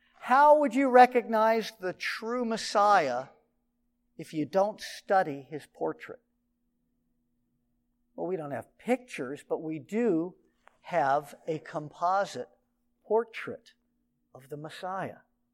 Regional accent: Los Angeles, California, United States; I grew up in Los Angeles.

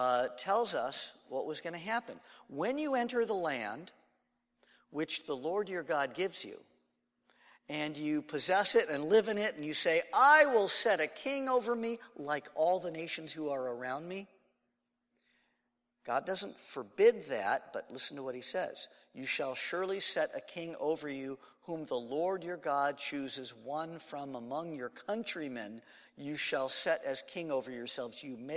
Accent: Los Angeles, California, United States; I don't know about horses. I'm from Los Angeles.

